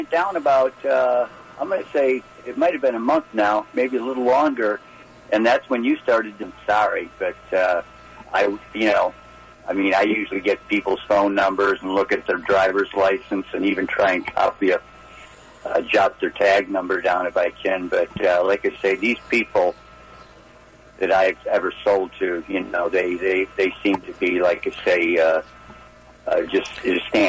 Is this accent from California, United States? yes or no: no; Michigan, United States; I'm originally from Michigan. I mentioned it.